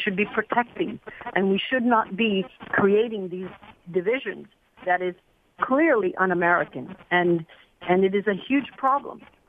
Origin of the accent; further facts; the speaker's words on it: Cuba; now in United States; I come from Cuba.